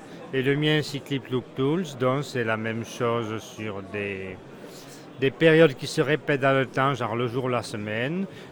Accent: Toulouse, Occitanie, France; Je suis toulousain d'origine, mais en ayant quitté l'industrie pour devenir prof, j'ai abouti à l'Académie de Versailles, dont je n'ai pas pu repartir en 10 ans.

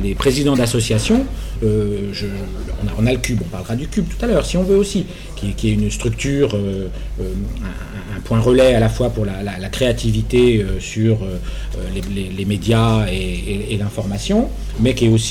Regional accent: Bourgogne-Franche-Comté, France; Attendez, moi, je viens du Morvan

